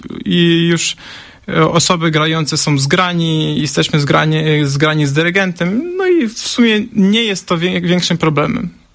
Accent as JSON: {"language": "Polish", "country": "Ukraine", "second_language": "Polish", "moved": "as an adult", "lives_now": "Poland", "said": "Bo ja pochodzę z Ukrainy generalnie i ja uczyłem się grać tam, uczyłem się muzyki na Ukrainie i tam jest takie podejście bardziej sztywne."}